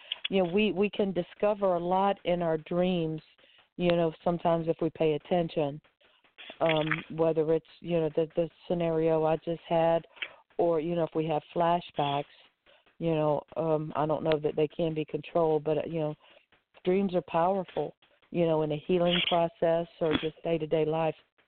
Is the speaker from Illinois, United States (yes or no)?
no; Pompano Beach, Florida, United States; from Pompano